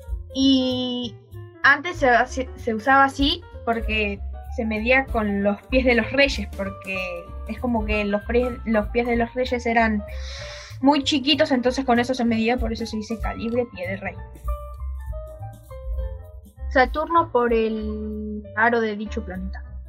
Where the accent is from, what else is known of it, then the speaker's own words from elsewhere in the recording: Berazategui, Buenos Aires Province, Argentina; soy de Berazategui, voy a la Escuela Jesús de Nazaret y tengo 11 años.